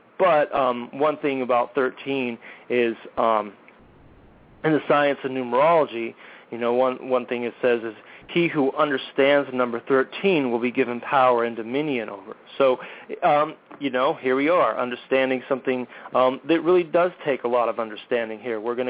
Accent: United States; born there; You know, I was born in America, you know, but to me it's just a country.

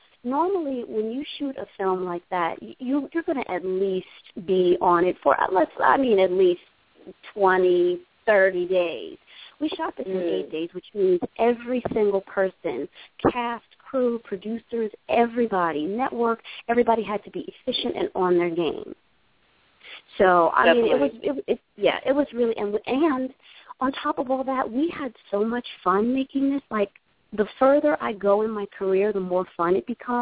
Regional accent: New Jersey, United States; I know you know I'm from Jersey, yeah?

